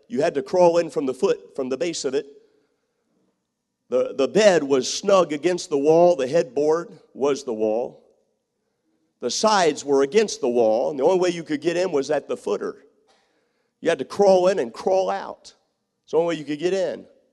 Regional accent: Northeast, United States; also born or lived in Mississippi; I was raised in the Northeast. We used to travel. New York City was only 4 hours from my home.

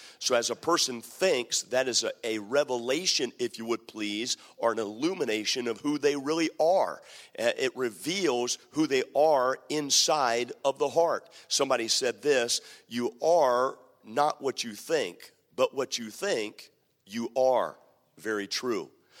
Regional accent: Baltimore, Maryland, United States; I was raised in Maryland. I was born in Baltimore City

